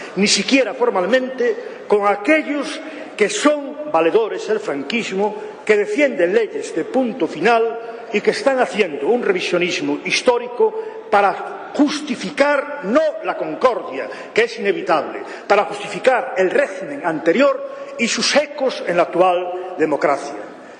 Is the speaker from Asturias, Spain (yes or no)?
no; Galicia, Spain; Pero, señorías, yo como gallego, mis antepasados, mis abuelos, no fueron, la mayoría de ellos, a una guerra.